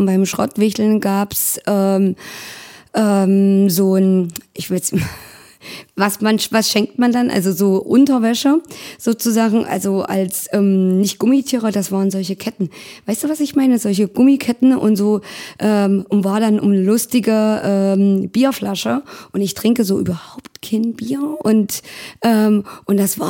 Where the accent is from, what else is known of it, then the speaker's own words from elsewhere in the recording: Halle, Saxony-Anhalt, Germany; also wir waren in Leipzig, kommen ja eigentlich aus Halle